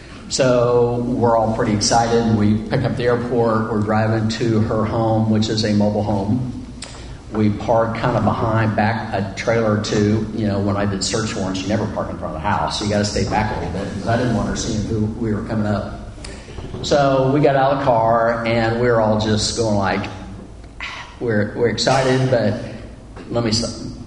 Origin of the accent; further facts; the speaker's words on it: Kansas, United States; So anyway, so long story short, we grew up in Kansas.